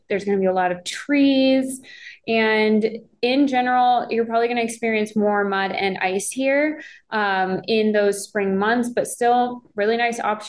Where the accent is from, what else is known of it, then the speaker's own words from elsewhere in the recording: Indiana, United States; Like growing up in Indiana, spring kind of started in like late March, April